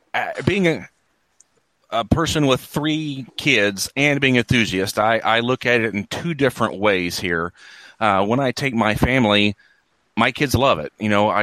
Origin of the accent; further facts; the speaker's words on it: Indianapolis, Indiana, United States; I actually grew up a lot at Indiana Beach since I am from Indianapolis. Indiana Beach is about an hour and a half away from my house